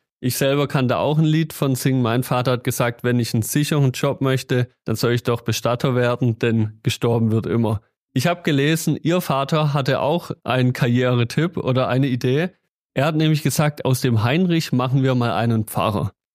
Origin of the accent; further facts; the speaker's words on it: Stuttgart, Baden-Württemberg, Germany; Als Stuttgarter kann ich Ihnen sagen, ich freue mich schon riesig auf den Tag, wo Stuttgart 21 keine Baustelle mehr ist